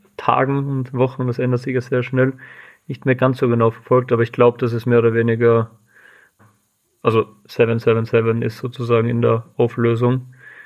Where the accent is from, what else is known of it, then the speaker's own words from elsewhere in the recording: Klosterneuburg, Lower Austria, Austria; Also ich bin aus Klosterneuburg bei Wien